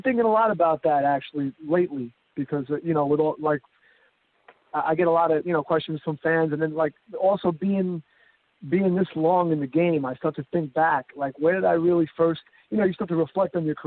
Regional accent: New York, United States; And, you know, growing up in New York, I was a street kid too.

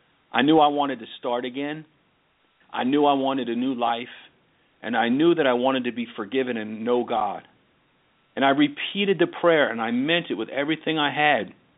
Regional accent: Brick, New Jersey, United States; I grew up in Bricktown, New Jersey

